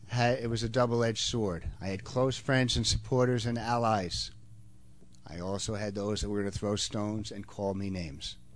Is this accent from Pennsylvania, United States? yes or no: no; Massapequa Park, New York, United States; But I remember growing up originally, I was from Long Island, Massapequa Park, anybody knows where that is?